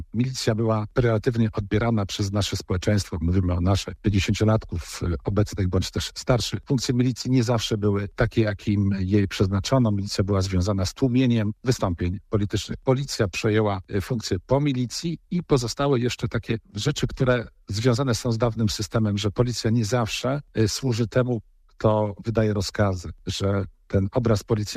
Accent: Poznań, Greater Poland Voivodeship, Poland; szczególnie my tu poznaniacy

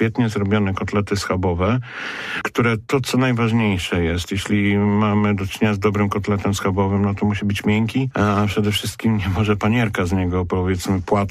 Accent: Poznań, Greater Poland Voivodeship, Poland; ja jestem szczun z Poznania, to wsypuję majeranek.

